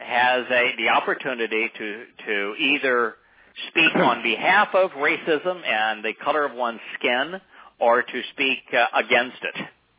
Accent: United States; I'm Sioux Indian.

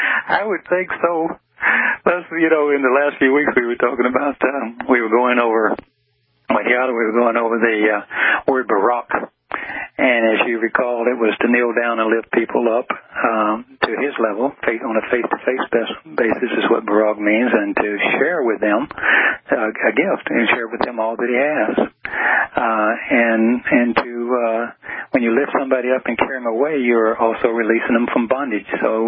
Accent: the South, United States; I'm from the South where there's Lord everything.

